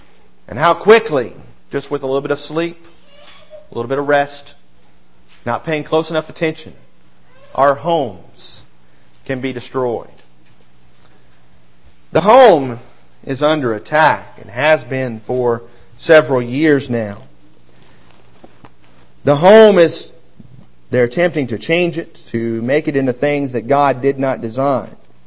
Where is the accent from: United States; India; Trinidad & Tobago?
United States; Mississippi; also born or lived in Illinois / Arkansas / Alabama; I was born in Illinois and raised in Mississippi and Arkansas and Mississippi and Alabama and have lived in close to 30 homes in my lifetime. I'm only 37.